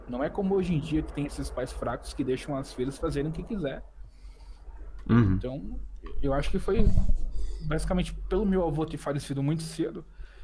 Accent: Natal, Rio Grande do Norte, Brazil; born there; porque quando a minha mãe estava me esperando, a gente já foi para outra cidade, já foi para Natal, Rio Grande do Norte. Então eu nasci realmente no Nordeste, mas a minha irmã nasceu aqui no Rio.

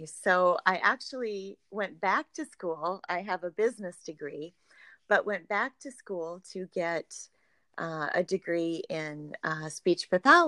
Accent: Sioux Falls, South Dakota, United States; moved away as an adult; Well, I grew up in Sioux Falls, South Dakota. Born and raised, lived there nearly my entire life, except for a couple of years ago. My husband had a job transfer, and now we are just over the border in Iowa.

